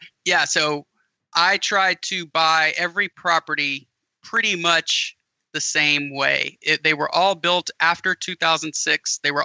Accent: Louisiana, United States; It's what we call in Louisiana land yap. I'm from Louisiana originally.

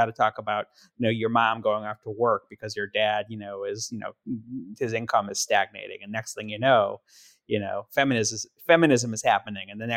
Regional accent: Milwaukee, Wisconsin, United States; And I grew up in Milwaukee, so, you know, Evel Knievel, we had Fonzie Day in the same kindergarten class.

